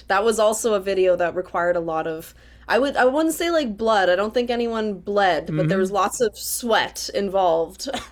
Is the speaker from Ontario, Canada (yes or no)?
no; Alberta, Canada; also born or lived in Fort McMurray; I am a Métis alternative folk singer-songwriter based in Edmonton, but I was born in Fort McMurray, Alberta, and moved just outside of Edmonton to an acreage when I was little.